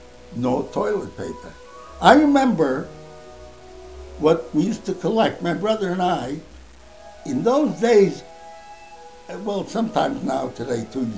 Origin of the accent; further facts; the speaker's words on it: Montreal, Quebec, Canada; Well, we came from Montreal, we had never seen a bed bug.